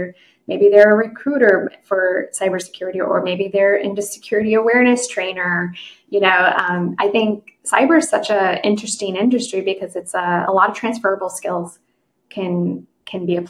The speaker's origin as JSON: {"language": "English", "region": "Texas", "country": "United States", "said": "I'm from Texas. We can trace my great grandfather's family back to Spain, but there's also an indigenous part of my family that's been here in the United States."}